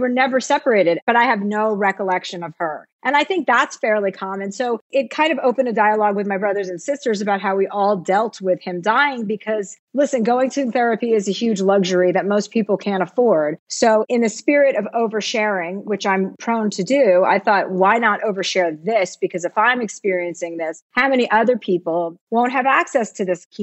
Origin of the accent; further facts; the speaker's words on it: New Jersey, United States; You know, I came from New Jersey. My dad was a used car dealer.